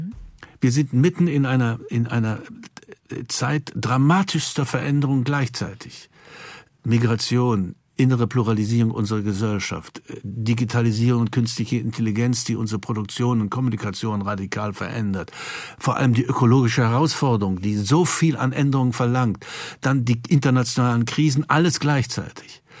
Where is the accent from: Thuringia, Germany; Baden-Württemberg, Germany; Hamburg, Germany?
Thuringia, Germany; Ja, ich bin in Thüringen aufgewachsen und denke, dass ich auch Land und Leute ganz gut verstehe.